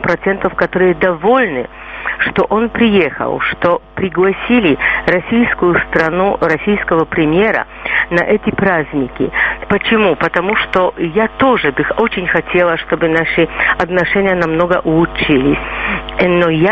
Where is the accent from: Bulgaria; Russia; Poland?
Poland; Kraków, Lesser Poland; Russian is a second language; убрали памятник Коневу из моего родного города Краков.